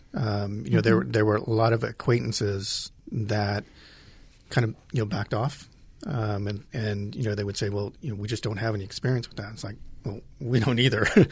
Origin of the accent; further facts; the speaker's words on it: Oro Grande, United States; So I grew up in Oro Grande and left when I went to college, and we were able to come back about 11 years ago.